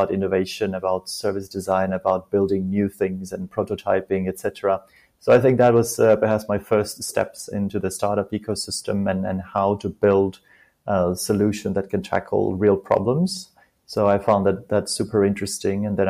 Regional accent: Finland; now in Japan; Well, I am from Finland, so obviously there is a connection to the Nordics, and I live in Japan

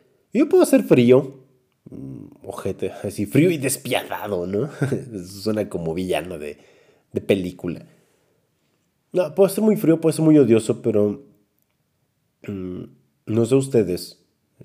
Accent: Tula, Hidalgo, Mexico; Aquí en Tula, Hidalgo, soy de Tula, Hidalgo.

